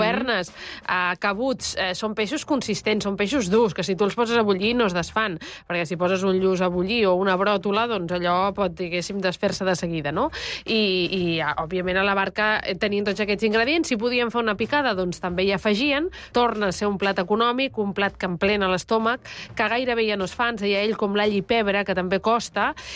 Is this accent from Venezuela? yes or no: no; Borriana, Valencian Community, Spain; l'exemple del meu poble, que encara està més al sud, que és una vila marinera també, a Borriana, al País Valencià